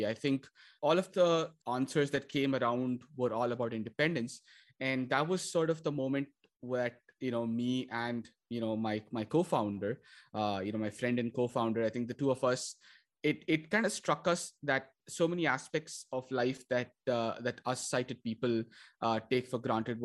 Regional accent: Chennai, Tamil Nadu, India; really hot, sweltering, sunny day in the south of India, in my hometown, Chennai.

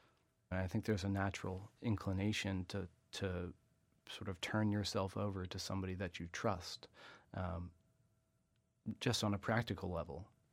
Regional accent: Virginia, United States; when I grew up in Virginia, in the South, I think a lot of soldiers come from sort of an area of the country similar to the one that I grew up in.

